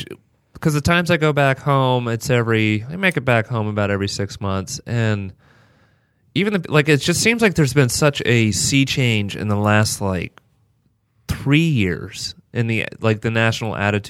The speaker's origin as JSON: {"language": "English", "town": "Tulsa", "region": "Oklahoma", "country": "United States", "said": "See, a problem with me is I'm from Tulsa, Oklahoma"}